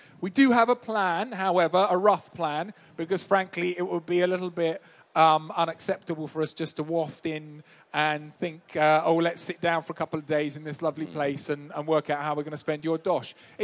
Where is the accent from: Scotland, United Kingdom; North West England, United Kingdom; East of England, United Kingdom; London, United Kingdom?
London, United Kingdom; I was a kid from London